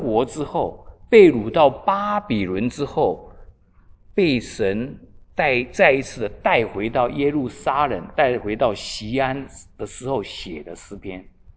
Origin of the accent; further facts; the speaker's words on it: Taiwan; 像以前我们从台湾来的